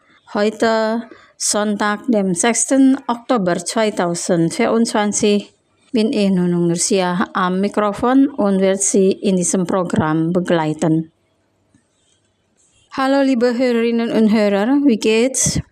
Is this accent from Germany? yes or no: no; Denmark, Western Australia, Australia; Mein Heimatort ist eine kleine Stadt namens Denmark. Das liegt ganz unten an der Südküste von Western Australien.